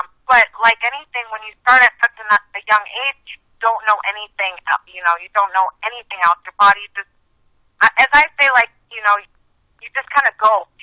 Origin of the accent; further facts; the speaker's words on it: Cleveland, Ohio, United States; So my story is, you know, I grew up in Cleveland, Ohio, you know, just a little humble girl.